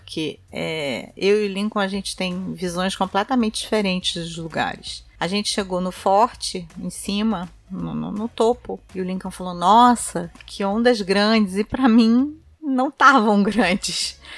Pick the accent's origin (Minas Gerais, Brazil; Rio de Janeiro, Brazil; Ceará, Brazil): Rio de Janeiro, Brazil; Eu não entendo nada de onda. Sou carioca, mas... Nunca nem desci.